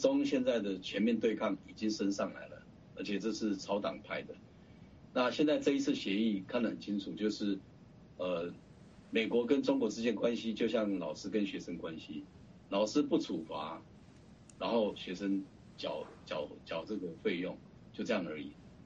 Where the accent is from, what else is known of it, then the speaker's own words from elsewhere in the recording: Taiwan; 我来自台湾